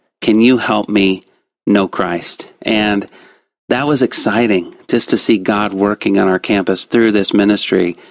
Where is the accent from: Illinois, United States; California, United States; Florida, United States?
Illinois, United States; Danville; at the church where I grew up in Danville, Illinois.